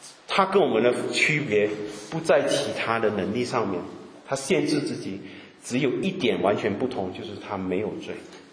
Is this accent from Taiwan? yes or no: no; Malaysia; 我不知道我们马来西亚人为什么老跑到外国出来啊